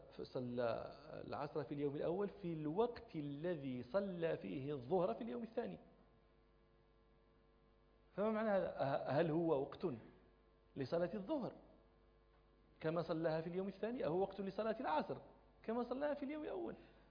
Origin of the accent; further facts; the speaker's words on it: Rabat, Rabat-Salé-Kénitra, Morocco; وأنا طبعا نشأت ولدت في الرباط ونشأت في الرباط، والرباط هذه مدينة شاطئية لا نوق فيها ولا إبل لا بعران ولا نوق